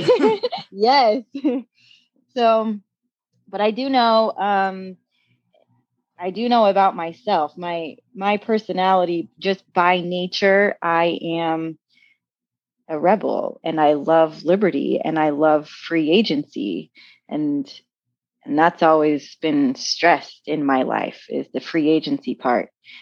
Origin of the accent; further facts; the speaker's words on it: Indiana, United States; now in Utah, United States; I moved to Utah in 2004, and I've been here ever since. So that's a little bit about me. Growing up in Indiana, my family, we did not really speak about politics.